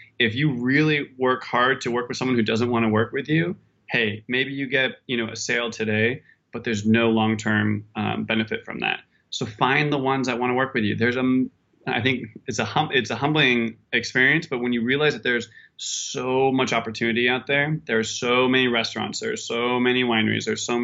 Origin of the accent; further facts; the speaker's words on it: California, United States; I grew up in Sonoma County, and Sonoma County is this great area. It's about an hour and a half north of San Francisco, and it's a food county.